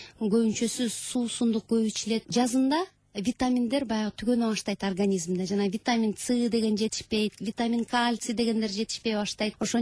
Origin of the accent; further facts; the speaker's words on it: Naryn, Naryn Region, Kyrgyzstan; Негизгиси мен баягы Нарындын кызы болом, Нарындан өсүп чоңойгом.